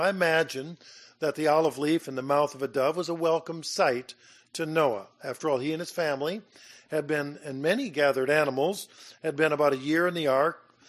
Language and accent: English; Minnesota, United States; because when I grew up in Minnesota, we really didn't cook much with olive oil, didn't really eat olives either.